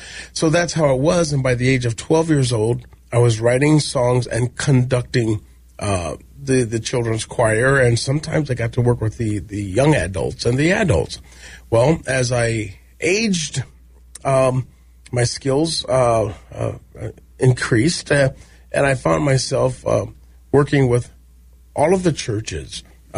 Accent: Iowa, United States; growing up in Iowa, you know, detasseling corn in the summer and then you know, spending as much time on the piano as I could in summer.

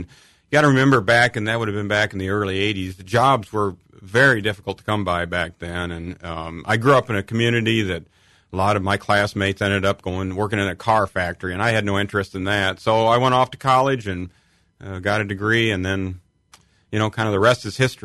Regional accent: Michigan, United States; now in Galesburg, United States; I grew up in Michigan.

